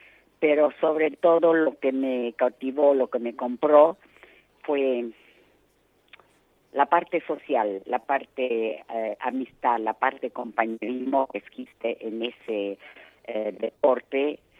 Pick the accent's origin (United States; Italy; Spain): Italy; Como, Lombardy; now in Argentina; yo vengo de Como, que es un lugar con montaña, río, valles, etcétera. Y entonces, llegar a la Argentina, con mi hermano